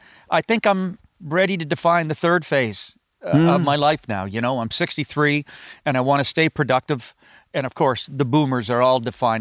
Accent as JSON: {"language": "English", "town": "Halifax", "region": "Nova Scotia", "country": "Canada", "tie": "born or raised there", "said": "And I had a great set of friends growing up in Halifax."}